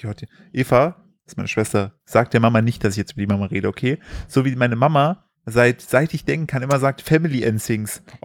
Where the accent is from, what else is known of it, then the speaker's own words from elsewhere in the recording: East Germany, Germany; ich komme nicht nur aus dem Osten